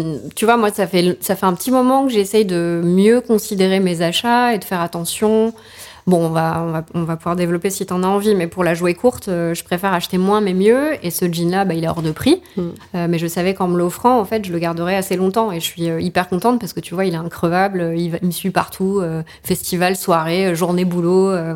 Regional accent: Albi, Occitanie, France; born there; je suis parisienne de cœur en réalité et pas de naissance. Ma famille est parisienne, mais mon père a trouvé son premier job à côté de Toulouse. Donc, je suis albigeoise, coming out régionale. mais j'ai pas d'autres racines que celle d'y être née

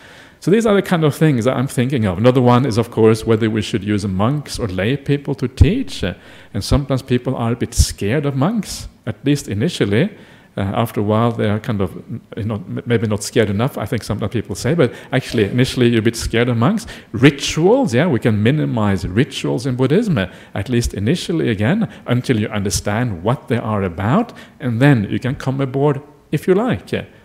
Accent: Norway; when I grew up in Norway, religion was like a big no-no.

